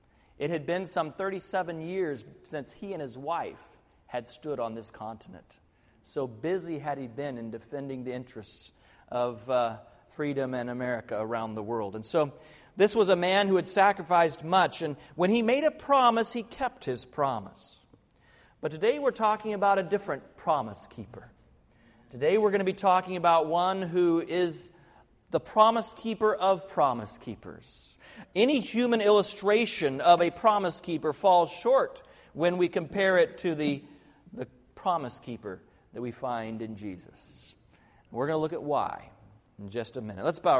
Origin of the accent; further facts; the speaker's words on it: Arkansas, United States; I lived in Arkansas, I grew up in Arkansas, and all I needed to do to raise my stock with the Filipino audience was to remind them that I came from Arkansas